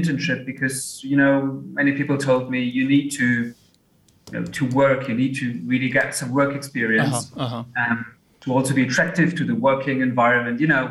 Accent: Luxembourg; So I was born and raised in Luxembourg. I'm now 31 years old.

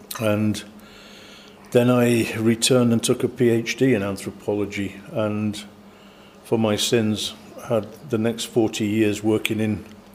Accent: Sheffield, Yorkshire and the Humber, United Kingdom; also born or lived in Rotherham; I was brought up in South Yorkshire. It's a town called Rotherham. My first 9 years of my life, I was brought up in Rotherham, and then we moved over the border into Sheffield. And so the next 9 years of my childhood was Sheffield.

